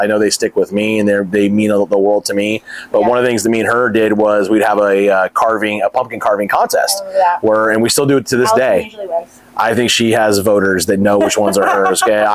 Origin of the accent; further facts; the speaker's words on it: Sacramento, California, United States; Yeah, so I grew up in Sacramento. That's where I'm, that was home base for us